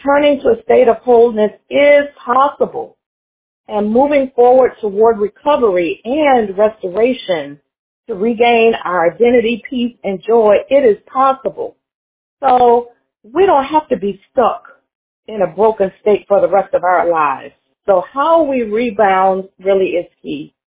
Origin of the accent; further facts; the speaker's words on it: New Orleans, Louisiana, United States; Prophetess mentioned in my bio that I'm from New Orleans originally